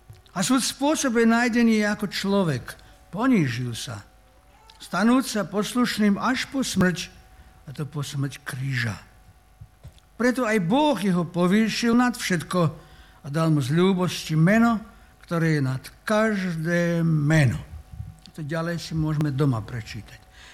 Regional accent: Petrovec, Vojvodina, Serbia; moved away as an adult; also born or lived in Germany; Čiže ja pochádzam z Jugoslávie bývalej, už dneska není, a z obce, alebo z mestečka Petrovec.

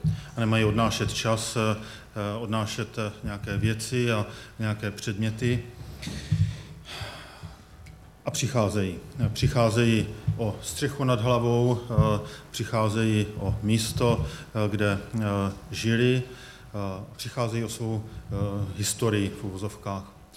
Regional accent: Velká Bíteš, Vysočina Region, Czechia; born there; tady je Velká Bíteš, to je moje rodné město.

